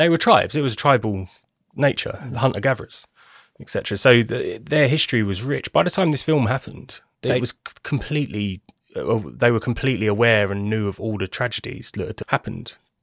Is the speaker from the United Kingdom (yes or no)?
yes; England, United Kingdom; And obviously, again, I'm English. This is not a diss on Americans.